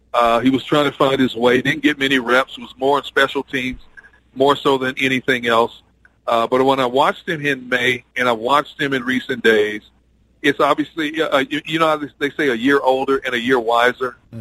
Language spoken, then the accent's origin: English; Milwaukee, Wisconsin, United States; And I'm from the Midwest. I'm from Milwaukee, Wisconsin. And that's why I'm from the Midwest, and I don't live in the Midwest.